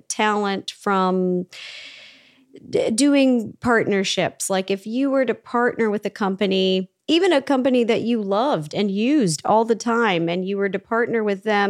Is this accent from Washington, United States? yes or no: yes; Seattle, Washington, United States; I grew up in Seattle, home of the original Starbucks.